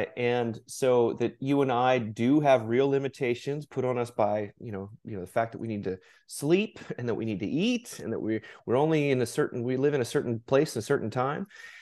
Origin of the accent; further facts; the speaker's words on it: New York City, New York, United States; moved away as an adult; now in Virginia, United States; I'm originally from New York City, actually. So moved down here about 14 years ago.